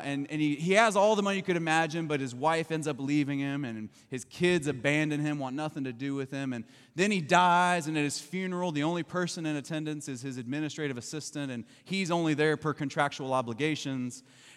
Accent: Kentucky, United States; I'm originally from Kentucky, and so I got a little bit of redneck in my blood, and so blowing stuff up is just part of our life.

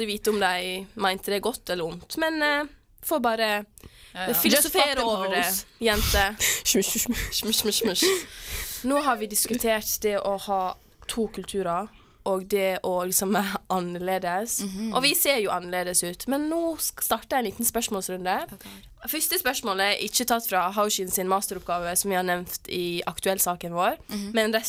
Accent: Måløy, Vestland, Norway; now in Oslo, Norway; Sånn som jeg vokste opp i Måløy.

